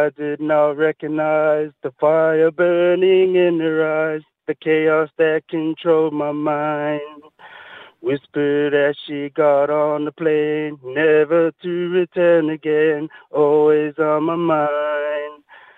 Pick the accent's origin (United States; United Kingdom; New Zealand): New Zealand; Yeah, I'm a Kiwi.